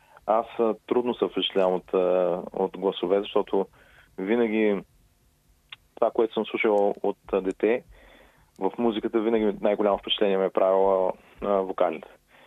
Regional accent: Burgas, Burgas Province, Bulgaria; от града на … като почнах с нея. От Бургас съм, на 35 години съм вече.

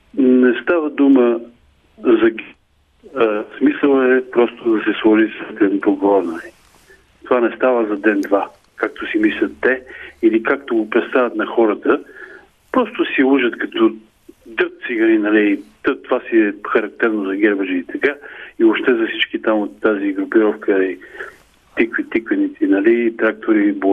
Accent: Pirdop, Sofia Province, Bulgaria; Любите съм от Пирдоп.

